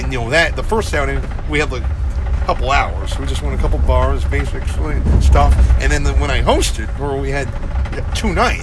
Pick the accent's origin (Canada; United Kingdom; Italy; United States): United States; Boston, Massachusetts; I'm from Boston. I'm blind, actually.